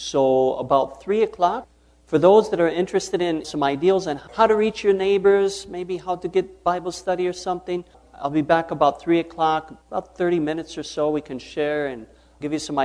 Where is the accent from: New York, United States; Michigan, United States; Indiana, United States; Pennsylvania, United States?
Michigan, United States; I'm here from Michigan with my wife, Melody.